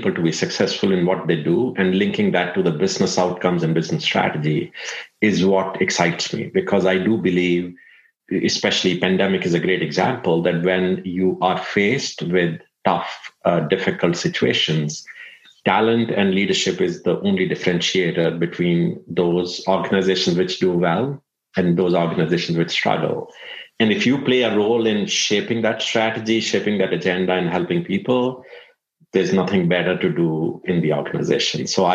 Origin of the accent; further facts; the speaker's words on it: India; moved away as an adult; I grew up in India. My early part of the career was in India with PepsiCo predominantly. And then around 20 years back, I moved out of India.